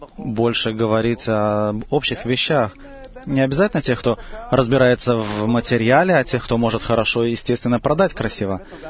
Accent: Holon, Tel Aviv District, Israel; Я из Холона.

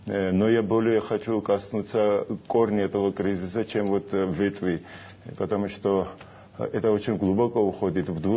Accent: Georgia; И мы из Грузии хотим побеседовать, задавать вопросы.

